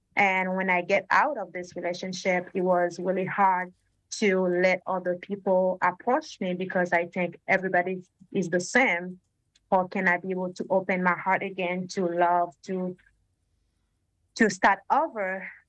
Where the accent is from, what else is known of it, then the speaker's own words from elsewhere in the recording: Haiti; I'm originally from Haiti, and in 2020 I went over there.